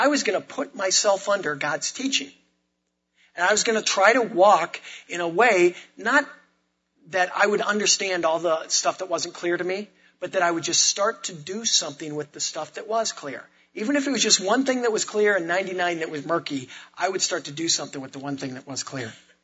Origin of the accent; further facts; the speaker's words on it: Illinois, United States; I grew up in Illinois, went to the University of Illinois